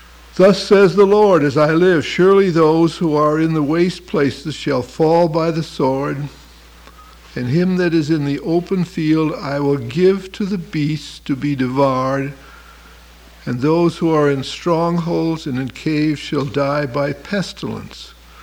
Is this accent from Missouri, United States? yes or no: no; Chicago, Illinois, United States; I'm from Chicago, and I've been here at Holden a lot.